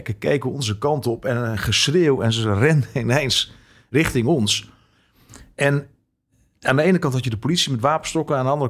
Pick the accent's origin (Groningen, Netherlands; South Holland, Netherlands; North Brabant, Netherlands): Groningen, Netherlands; Ik kom oorspronkelijk uit Groningen.